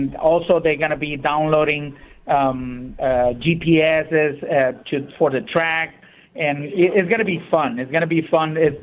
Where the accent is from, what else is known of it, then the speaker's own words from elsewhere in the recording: Ensenada, Baja California, Mexico; I'm originally from Ensenada